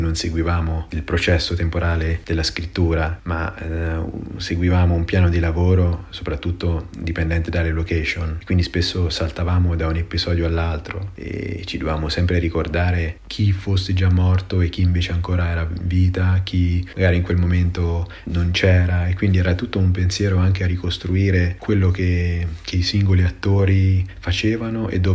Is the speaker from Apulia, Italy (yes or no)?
no; Perugia, Umbria, Italy; E cosa ancora più importante, vengo da Perugia.